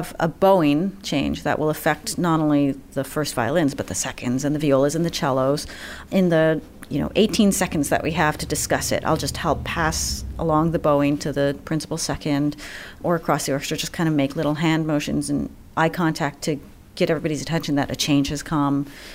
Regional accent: Philadelphia, Pennsylvania, United States; also born or lived in Boston; I feel like I grew up in Philadelphia, having lived here in 1985 till I was 16. And then I came back in 2005, and I had been 2 years in the Boston Symphony as assistant concertmaster there.

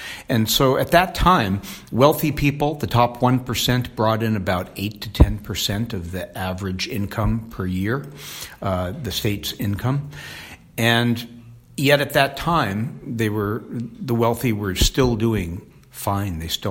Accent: Los Angeles, California, United States; Growing up in Los Angeles, Local 47

